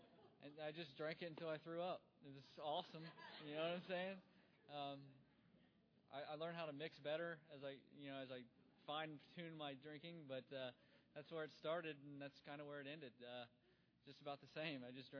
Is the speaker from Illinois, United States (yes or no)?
no; Ohio, United States; See, I grew up in Ohio, small town in Ohio, just a, you know, pretty normal family